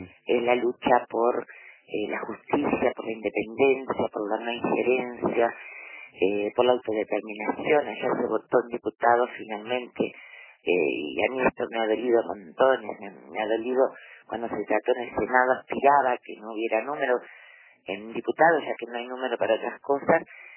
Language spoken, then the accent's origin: Spanish; Uruguay; nuestra conciencia nacional como uruguayos